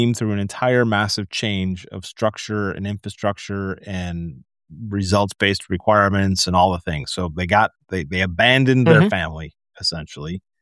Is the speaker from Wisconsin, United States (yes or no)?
yes; Wisconsin, United States; Yeah, well, we're from Wisconsin, so that's not a bad example